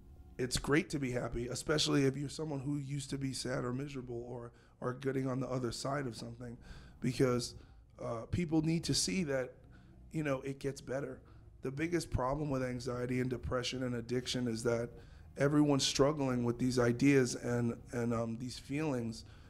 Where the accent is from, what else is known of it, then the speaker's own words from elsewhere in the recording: New York, United States; I think like for me, I grew up in New York and I like grew up with great hip hop artists.